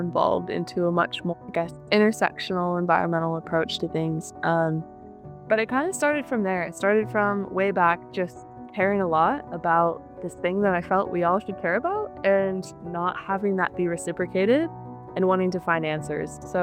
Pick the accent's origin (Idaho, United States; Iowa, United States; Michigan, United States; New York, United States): Idaho, United States; I was born and raised in Idaho. And if you're familiar with the good old potato state, it is more on the conservative side of things.